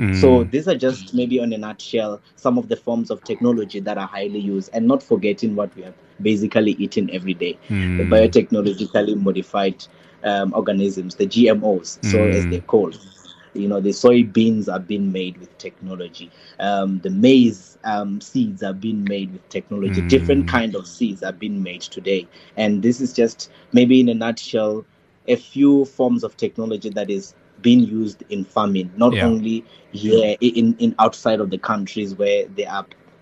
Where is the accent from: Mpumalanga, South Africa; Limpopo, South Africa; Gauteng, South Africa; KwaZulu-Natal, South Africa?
Limpopo, South Africa; because me, I'm from Venda, and there's only summer and winter there.